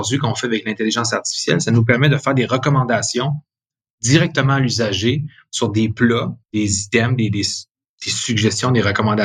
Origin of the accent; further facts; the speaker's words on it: Quebec, Canada; Le contexte du fait qu'on est Québécois, on a souvent tendance à bâtir directement avec la vision de conquérir plus que le Québec